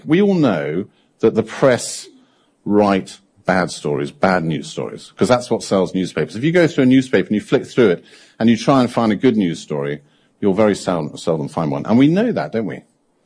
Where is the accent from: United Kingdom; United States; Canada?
United Kingdom; Is it something about the fact that we're British on an island?